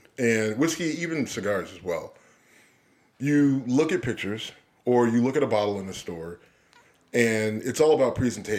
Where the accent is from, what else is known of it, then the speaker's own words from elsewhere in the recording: Youngstown, Ohio, United States; You grew up in Buffalo. I grew up in Youngstown.